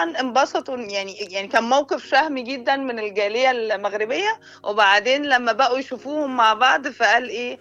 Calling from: Cairo, Cairo Governorate, Egypt; انا بكلمك من القاهره

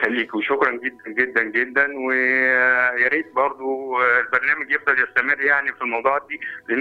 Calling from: Cairo, Cairo Governorate, Egypt; من القاهرة

